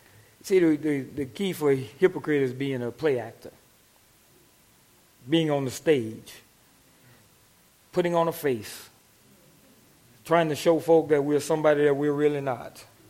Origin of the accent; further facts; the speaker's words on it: Louisiana, United States; I'm from Louisiana, so folk do a lot of fishing out there.